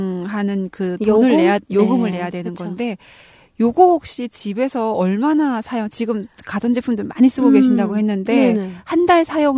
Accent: North Korea; now in South Korea; 내가 이제 한국 사람이 다 됐구나 그런 생각이잖아요. 왜냐면 북한에서 정전은 너무 일상이었는데

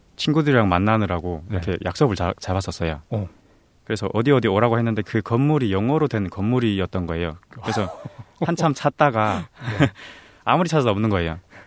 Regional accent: North Korea; 북한에서 왔다는 거를

